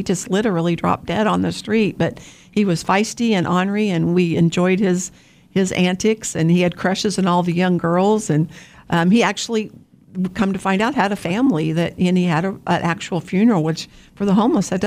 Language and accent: English; Wichita, Kansas, United States; I'm from Wichita. Grew up over by Friends University.